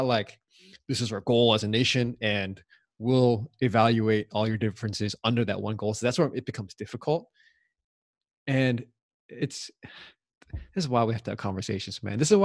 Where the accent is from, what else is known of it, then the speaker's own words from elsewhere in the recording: United States; as an American, there are core principles that are that are just American